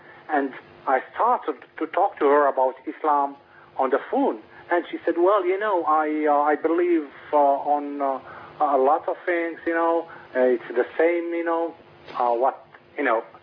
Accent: Morocco; English is a second language; I'm from Morocco.

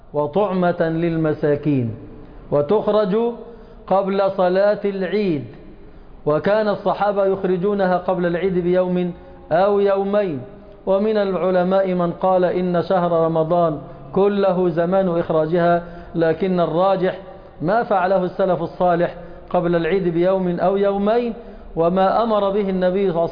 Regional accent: Egypt; أهل بلدنا مصر

